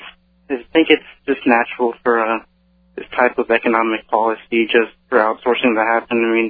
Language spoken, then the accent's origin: English; Lake Charles, Louisiana, United States; born there; I was born in Lake Charles. I was born in the United States.